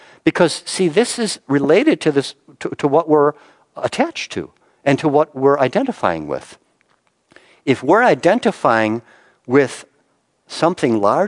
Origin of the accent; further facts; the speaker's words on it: Chicago, Illinois, United States; We grew up in Chicago.